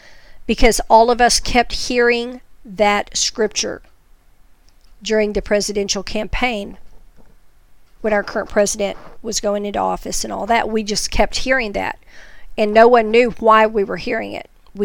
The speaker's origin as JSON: {"language": "English", "region": "the South", "country": "United States", "said": "I called it a tornado because I'm from the South."}